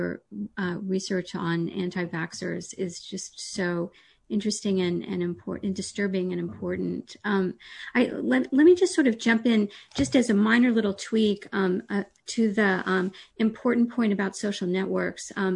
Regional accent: United States; as an American, I have to mention sort of he who should not be named, our last president

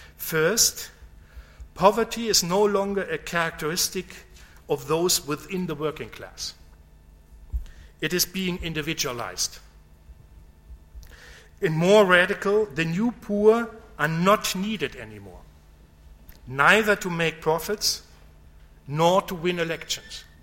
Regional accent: Munich, Bavaria, Germany; You know, I come from Munich, but I'm not actually pretty much a fan of Bavarian football club

